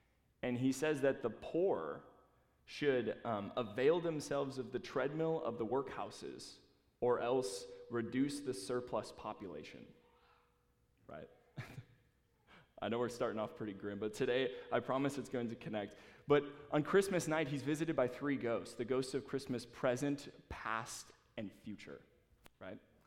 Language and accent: English; Prescott, Wisconsin, United States; also born or lived in Baldwin, United States; was born in Wisconsin. So I'm here with my people here this morning. I was born in Baldwin, which is kind of just east of Hudson, a little small town. Grew up in Prescott, if any of you guys are familiar.